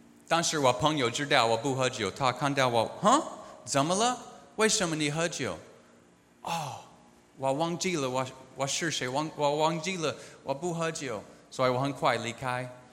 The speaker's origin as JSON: {"language": "Chinese", "country": "United States", "second_language": "Chinese", "said": "我从美国来，我有六个孩子，给他们有一些介绍，但是我要他们知道我是基督徒"}